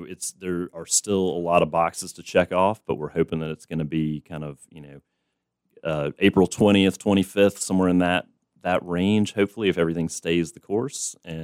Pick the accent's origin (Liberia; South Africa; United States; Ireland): United States; Savannah, Georgia; now in Wilmington, United States; So I grew up in Savannah, Georgia, kind of a great parallel town to Wilmington.